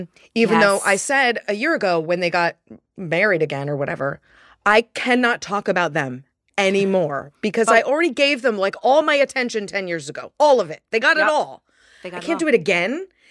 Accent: Boston, Massachusetts, United States; accent: Boston; I am from Boston, and I grew up with guys like Ben Affleck. I know guys like Ben Affleck, right? I know every Sully in the greater Boston area, all right? And my accent's going to come out

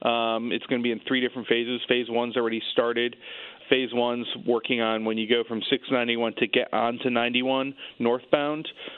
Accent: Torrington, Connecticut, United States; But I grew up in Torrington, and my whole family's up there in the northwest corner.

